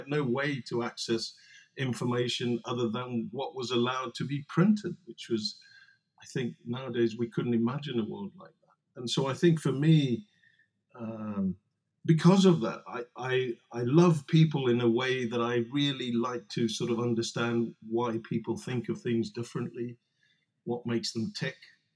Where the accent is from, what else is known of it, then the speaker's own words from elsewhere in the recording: South Africa; And as you may or may not know, I grew up in South Africa.